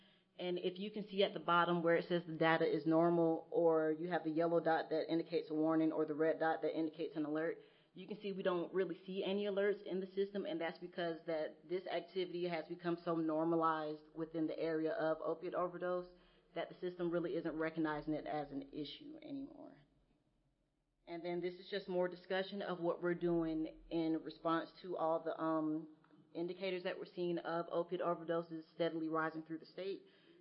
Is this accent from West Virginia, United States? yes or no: yes; West Virginia, United States; from West Virginia